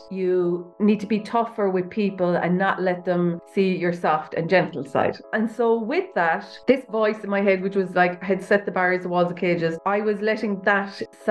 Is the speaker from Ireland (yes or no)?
yes; Limerick, Munster, Ireland; I'm from Ireland. So I'm from Limerick in Ireland, which is like on the like Midwest coast. At the time when I met you, Pepper, I was living in Dublin. So now I'm back living in Limerick.